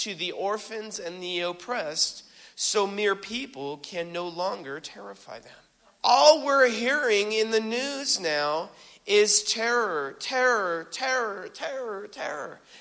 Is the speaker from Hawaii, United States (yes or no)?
yes; Hawaii, United States; I grew up in Hawaii. And mind you, it's not all beaches and coconuts. I grew up as the minority.